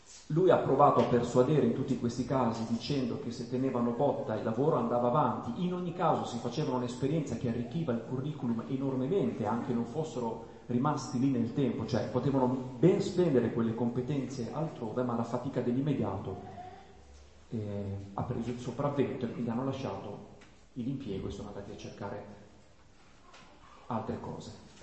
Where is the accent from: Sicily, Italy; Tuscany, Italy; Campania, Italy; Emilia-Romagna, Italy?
Emilia-Romagna, Italy; Faenza; noi siamo di Faenza, insomma.